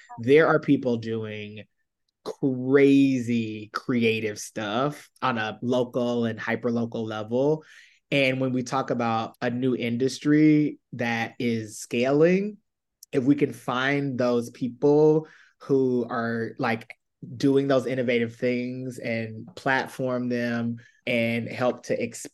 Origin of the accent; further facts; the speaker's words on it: South Carolina, United States; now in New York City, United States; I grew up in South Carolina. My grandfather is a farmer. So I grew up on a farm. We live in New York City now